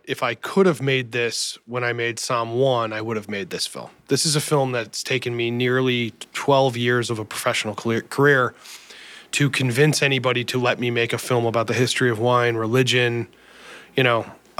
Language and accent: English; Midwest, United States; I wonder, you know, me being an American who grew up in the Midwest of the United States, I didn't know a lot of Armenians.